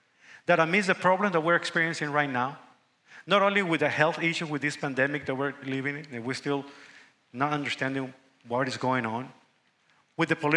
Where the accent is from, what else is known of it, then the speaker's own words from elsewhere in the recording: Mexico; English is a second language; somebody like myself coming from a small town that if I say the name, you will never gonna guess, and not even in any map from Mexico, you will find my hometown. I will end up here, speaking a different language.